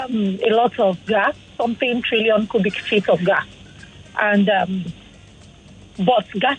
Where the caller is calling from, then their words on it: Allen, Lagos, Nigeria; I'm calling from Allen.